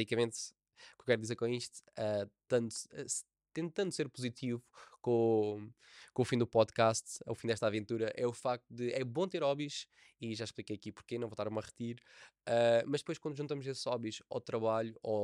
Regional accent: Algarve, Portugal; Tenho pena nunca ter feito no Algarve, na minha terra.

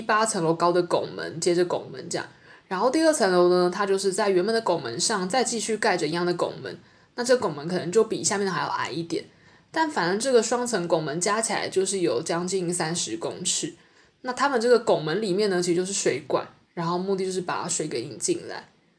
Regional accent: Taiwan; 比如说作为台湾人，

